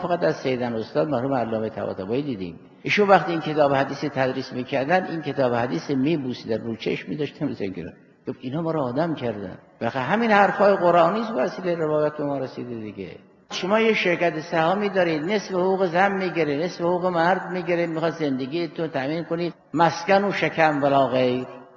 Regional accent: Iran; ما هم آبایمون زرتشتی بود، ما هم ایرانی بودیم، ما هم ایرانی هستیم، منتها ما اسلام رو قبول کردیم تو این سرزمینی.

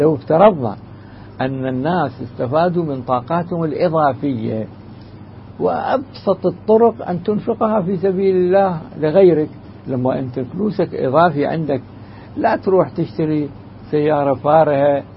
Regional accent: Iraq; هذا ما يسمى فينا عندنا في العراق بالعمل الشعبي

